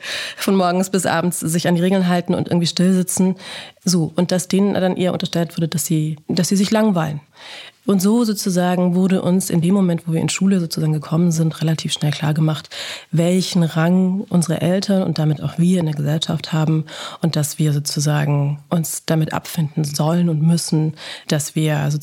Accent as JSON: {"language": "German", "region": "Baden-Württemberg", "country": "Germany", "said": "Ich komme nicht eigentlich aus Bayern, sondern ich lebe jetzt in Bayern. Ich komme eigentlich aus Baden-Württemberg"}